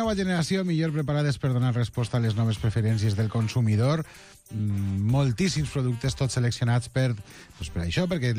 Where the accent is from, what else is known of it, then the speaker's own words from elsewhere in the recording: Valencian Community, Spain; No, clar, perquè com totes les meves excuses és que jo sóc valencià.